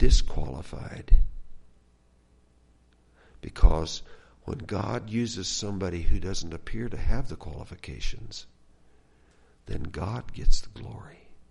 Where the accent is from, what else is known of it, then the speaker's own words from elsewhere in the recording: the West, United States; You know, I grew up in the West, in the western part of the United States, and my granddad used to break horses for a living.